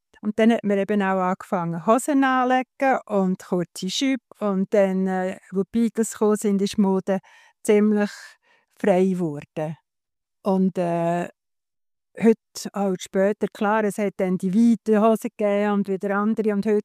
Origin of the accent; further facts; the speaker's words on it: Switzerland; wir sind hier als Schweizer